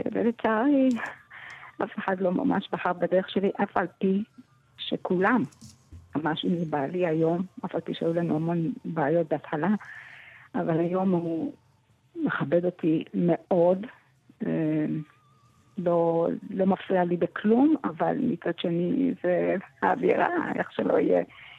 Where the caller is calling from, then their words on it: Montreal, Quebec, Canada; אני מדברת ממונטריאול, קנדה.